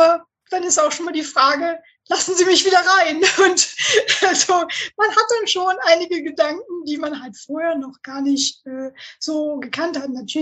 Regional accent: Northern Germany, Germany; ich komme aus Norddeutschland und wir sind halt, wir reden, was wir müssen.

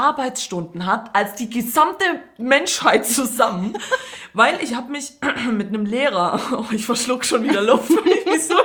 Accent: Croatia; Ja, deswegen bin ich Kroatin.

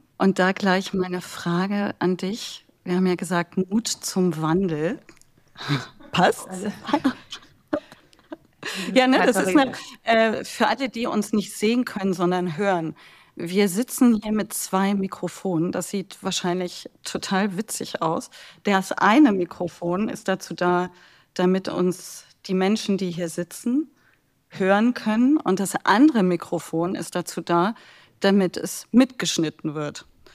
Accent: Berlin, Germany; ich komme aus Berlin

